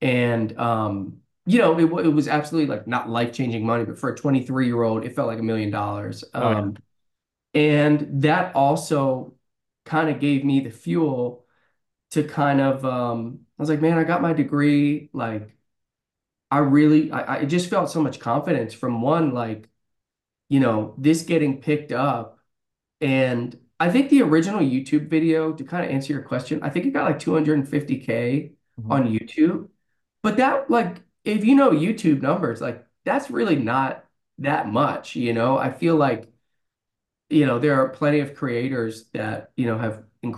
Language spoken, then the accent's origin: English; Pennsylvania, United States; I grew up in Pennsylvania, right, close to Philadelphia.